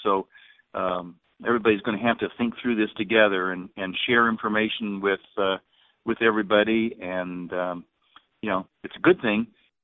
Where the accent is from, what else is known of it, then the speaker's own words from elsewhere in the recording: Iowa, United States; now in Missouri, United States; I grew up in Iowa and we took our beans out and then our corn. But here, for much of Missouri, the corn comes out first and then the soybeans.